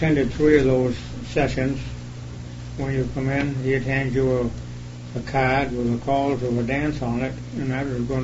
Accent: Bangor, Maine, United States; I was born in Princeton, Maine, and we moved to Bangor when I was about 3 years old. And I grew up in Bangor, went to the Bangor schools, and graduated from Bangor High School

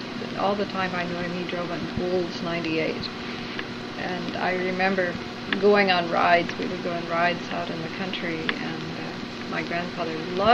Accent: Boise, Idaho, United States; also born or lived in Colorado Springs; Where of course my grandparents lived. And when I was about 1 year old, my parents moved to Boise, Idaho. My dad took a job as head of the biology department at Boise Junior College.

